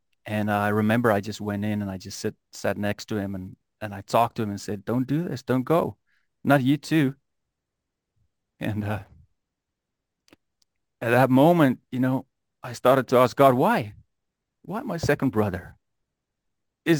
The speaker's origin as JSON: {"language": "English", "country": "Namibia", "tie": "born or raised there", "also_born_or_lived": "South Africa", "said": "But I grew up in Namibia, beautiful country, not a lot of people. And then in South Africa."}